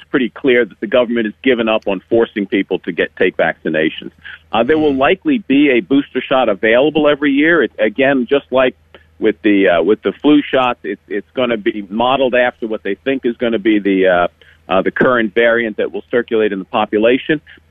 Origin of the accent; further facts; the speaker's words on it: Maryland, United States; But look, I'm from Maryland.